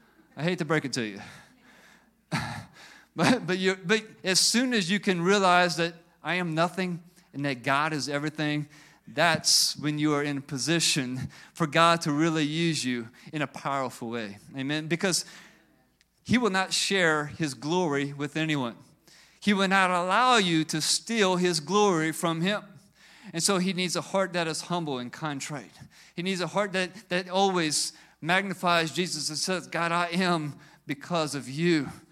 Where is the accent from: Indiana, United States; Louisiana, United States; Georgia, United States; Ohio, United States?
Louisiana, United States; Chauvin; I'm just a nobody from nowhere. I grew up in Chauvin, Louisiana, down the bayou. I'm nobody from nowhere.